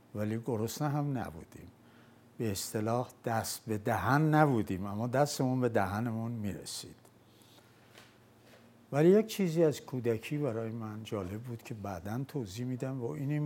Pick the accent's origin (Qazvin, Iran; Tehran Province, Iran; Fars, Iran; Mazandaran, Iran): Mazandaran, Iran; Sari; born there; متولد 7 اسفند 1318 در شهر ساری در محله برامتر در پیچ دوم از کوچه 13 پیچ در یک خانواده کارگر به دنیا اومدم.